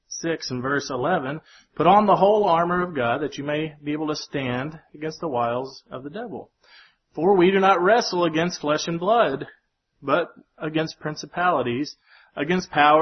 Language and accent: English; Kentucky, United States; I grew up in Kentucky, and it's a, you know, feud between, Eastern Kentucky and West Virginia families.